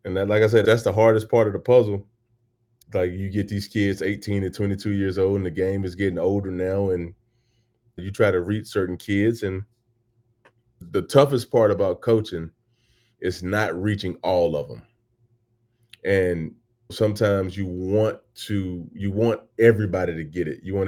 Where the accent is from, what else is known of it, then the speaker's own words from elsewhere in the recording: Atlanta, Georgia, United States; go get food in the neighborhoods that I grew up here in Atlanta.